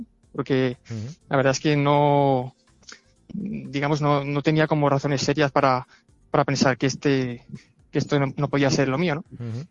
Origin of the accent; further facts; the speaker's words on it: Huesca, Aragon, Spain; uno de los seminaristas de Huesca. He entrado este año, entré en septiembre. Uh-huh. Y bueno, pues soy de aquí de Huesca, tengo 26 años